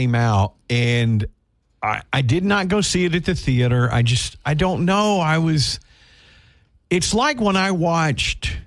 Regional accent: Bossier City, Louisiana, United States; And when I was growing up in Bossier, back in the back in the 70s

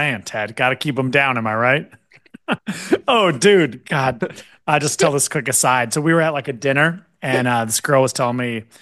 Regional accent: Seattle, Washington, United States; I know that's a common joke, but like, I'm from Seattle.

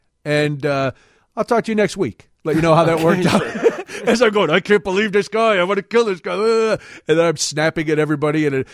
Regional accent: Ireland; I am Irish

